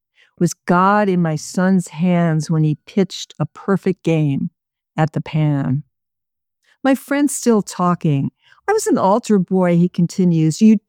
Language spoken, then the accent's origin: English; New York City, New York, United States; now in Los Angeles, United States; So I grew up in New York City. And even though I left New York many, many years ago to move to Los Angeles, a lot of my poems are still very much New York-based.